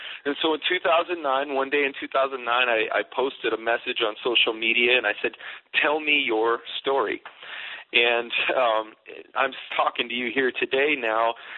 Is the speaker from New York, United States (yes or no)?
no; Chicago, Illinois, United States; I was a big Cubs fan growing up in Chicago